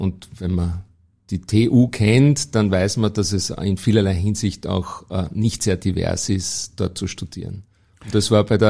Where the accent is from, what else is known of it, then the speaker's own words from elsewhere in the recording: Vienna, Austria; born there; Ja, ich bin in Wien geboren und habe dann in Wien Maschinenbau studiert und BWL parallel.